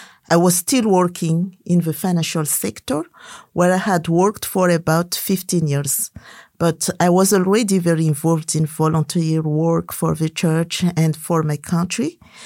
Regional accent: Madagascar; I come from Madagascar.

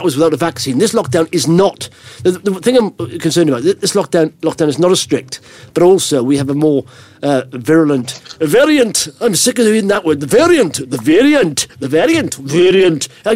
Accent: Wales, United Kingdom; And I'm from Wales.

